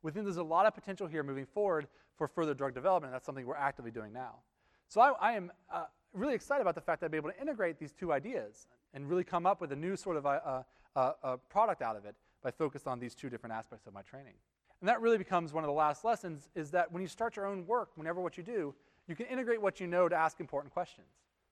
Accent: West Virginia, United States; I grew up in West Virginia, and honestly, I never thought I'd be traveling the world like I do now.

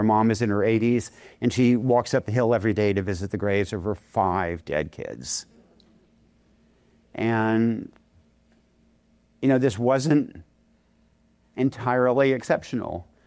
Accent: Yamhill, Oregon, United States; My little hometown of Yamhill is a population about 1,000 on a good day.

